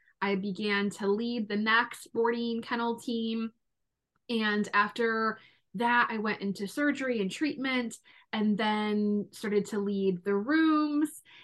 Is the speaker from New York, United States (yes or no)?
no; Detroit, Michigan, United States; And I was growing up in Detroit, Metro Michigan.